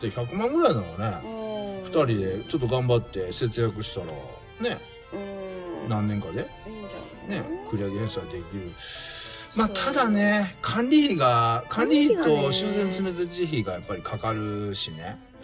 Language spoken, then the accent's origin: Japanese; Osaka, Japan; もしね、うちの実家大阪のね、おかんとかが一人に